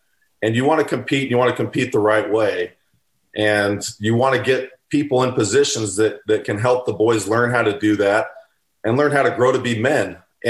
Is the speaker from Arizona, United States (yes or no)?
yes; Arizona, United States; also born or lived in Texas; We're an Arizona family. … are an Arizona family. My mom's. And I was born in Texas while Danny was playing for the Cowboys.